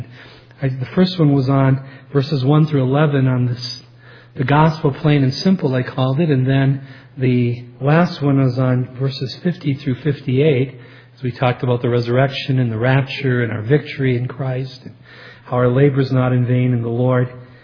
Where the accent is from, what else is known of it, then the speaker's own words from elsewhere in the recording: Aurora, Minnesota, United States; He grew up in Hoyt Lakes. I grew up in Aurora.